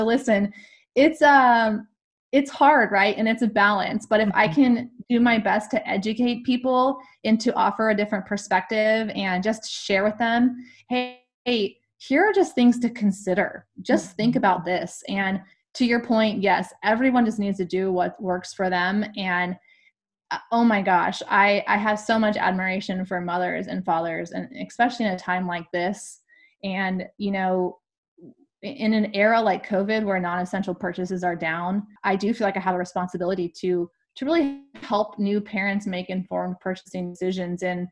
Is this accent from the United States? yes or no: yes; California, United States; And I'm also from California, and that's the state flower.